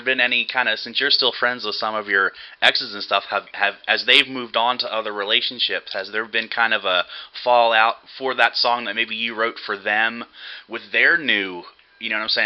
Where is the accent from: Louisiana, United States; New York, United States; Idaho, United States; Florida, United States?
Florida, United States; Switching gears a little bit to my home state of Florida